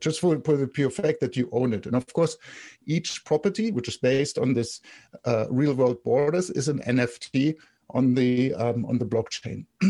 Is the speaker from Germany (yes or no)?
yes; Germany; English is a second language; moved away as an adult; now in California, United States; I'm German, so my accent just will not go away.